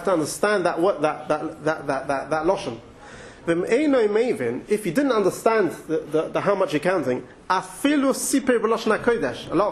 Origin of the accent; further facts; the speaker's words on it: England, United Kingdom; being English people, we haven't actually registered in your mind that today is 10.